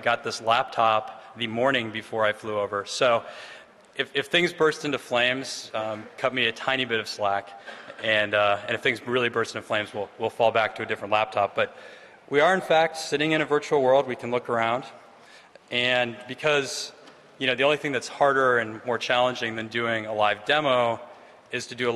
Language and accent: English; United States; as an American, I don't speak any other languages.